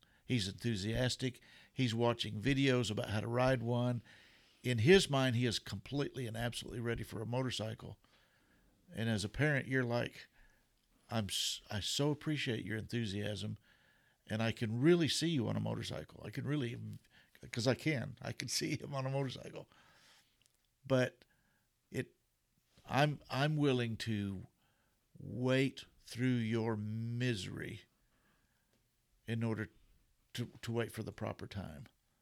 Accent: Kentucky, United States; Are we calling counties? I'm from Jessamine County.

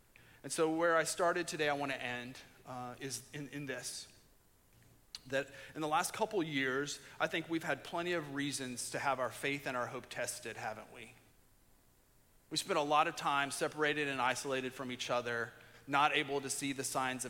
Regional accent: Indiana, United States; I'm from Indiana.

